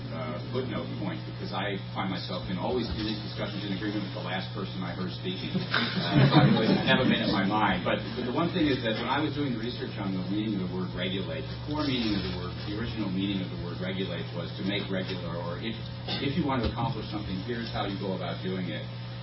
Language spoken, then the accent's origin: English; United States; I do have a dog in this fight since I'm an American